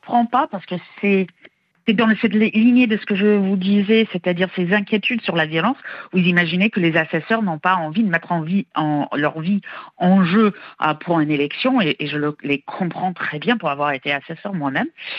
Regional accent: Washington, District of Columbia, United States; Moi, même quand j'étais enfant, je suis de Washington, on voyait encore les taches physiques sur des bâtiments.

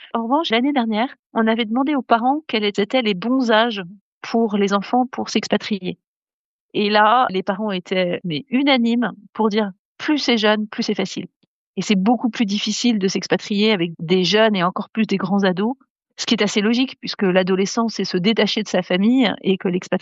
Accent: France; Et il y a une autre chose à laquelle on pense, nous, tout de suite en tant que Français

